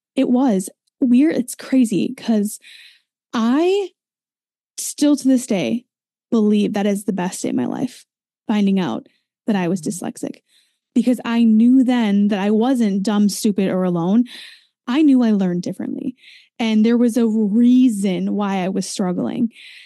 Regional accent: Wisconsin, United States; But I am an American. I grew up in a tiny little town of Wisconsin.

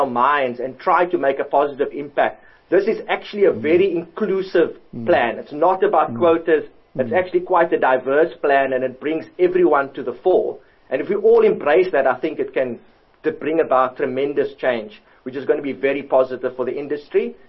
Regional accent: South Africa; as a South African bull, I care deeply about this country

